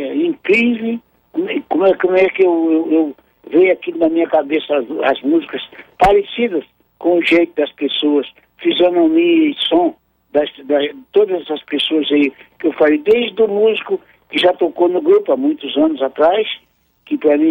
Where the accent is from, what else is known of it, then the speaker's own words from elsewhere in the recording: Lagoa da Canoa, Alagoas, Brazil; born there; desde a minha Lagoa da Canoa, da onde eu pisei, de onde eu nasci. Lagoa da Canoa e Olho d'Água da Canoa.